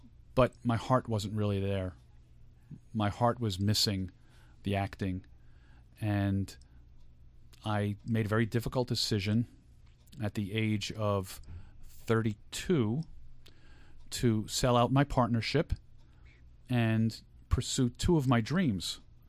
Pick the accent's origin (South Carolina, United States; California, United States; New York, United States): New York, United States; Long Island; But being the kid that I was growing up on Long Island